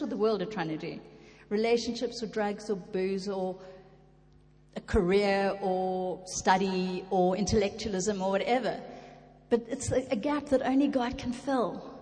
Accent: South Africa; I'm a South African and I was a bit of a naughty girl and I was rebelling against a religion, actually, because I was brought up in a religious environment

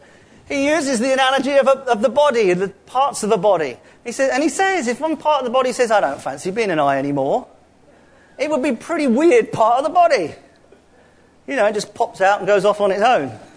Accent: London, United Kingdom; I'm a southerner. I grew up in London. I loved living in Sussex.

